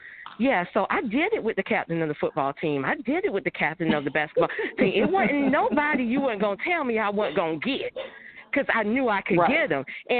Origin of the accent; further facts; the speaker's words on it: Florence, South Carolina, United States; moved away as an adult; Now, keep in mind, I came from Florence, South Carolina, where, you know, Charlotte was big city for us